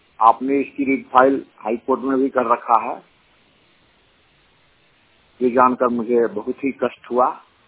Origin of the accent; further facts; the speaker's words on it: Bihar, India; now in Faizabad, India; मैं कैमूर बिहार का ही रहने वाला हूँ, पर फैजाबाद में रहता हूँ